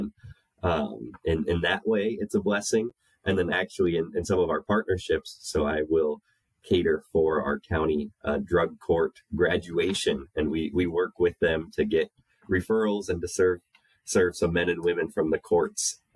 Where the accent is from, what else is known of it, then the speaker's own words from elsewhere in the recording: Tacoma, Washington, United States; now in Hillsdale, United States; Although originally I grew up in the Pacific Northwest, in Tacoma, Washington, and came here for college.